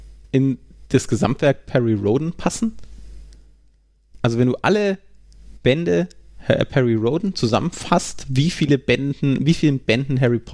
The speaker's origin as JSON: {"language": "German", "region": "Bavaria", "country": "Germany", "said": "wir sind ja aus Franken."}